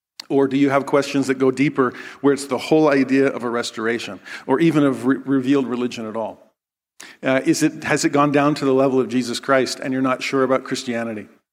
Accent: California, United States; there was an earthquake 10 minutes away from my hometown in Southern California.

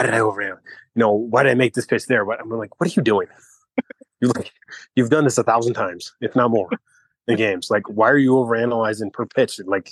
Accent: California, United States; unfortunately with growing up in California, it wasn't as big back then

